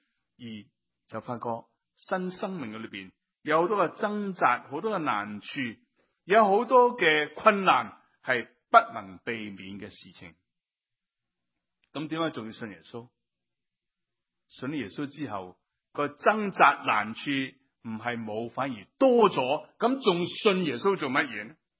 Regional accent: China; 这是我们中国人最重要的。

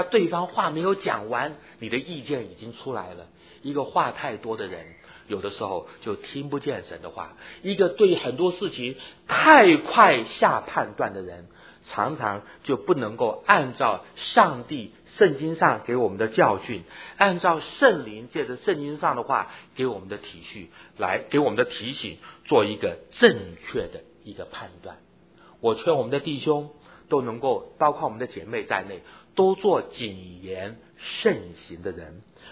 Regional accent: Taiwan; 我在台湾长大，我很喜欢台湾人讲的一句话。

